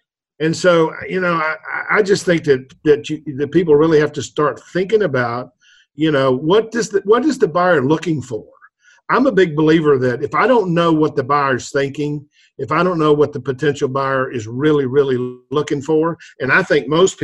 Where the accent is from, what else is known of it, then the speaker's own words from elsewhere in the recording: Virginia, United States; We're both from Virginia.